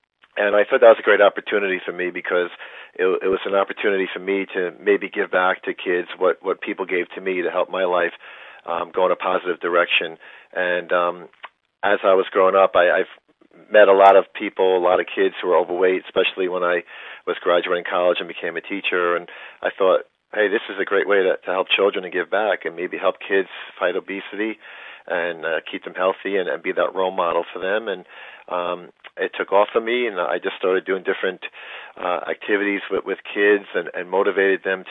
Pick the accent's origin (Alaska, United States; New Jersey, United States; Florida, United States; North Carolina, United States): New Jersey, United States; Fort Lee; Well, growing up as a child, I grew up in Fort Lee, New Jersey, and I lived right over the George Washington Bridge, minutes away from New York City.